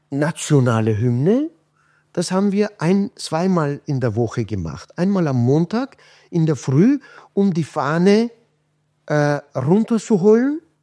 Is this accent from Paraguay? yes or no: no; Maraş, Kahramanmaraş, Turkey; first language Kurdish; German is a second language; now in Austria; ich bin Kurde, ich habe eine andere Muttersprache, ja, ich komme aus Marasch und es ist halb kurdisch, Kurdistan